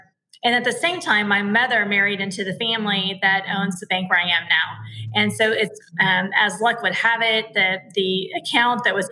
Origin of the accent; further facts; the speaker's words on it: Oklahoma, United States; So mine started, I grew up really poor in Eastern Oklahoma, and I worked at the local grocery store